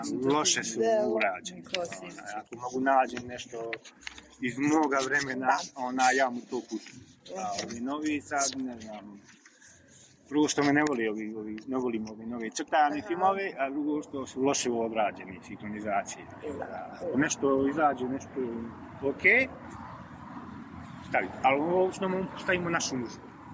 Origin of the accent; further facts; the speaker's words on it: Bosnia & Herzegovina; now in Spain; Nekako mi je logično da kajem Bosni, iz Bosne sam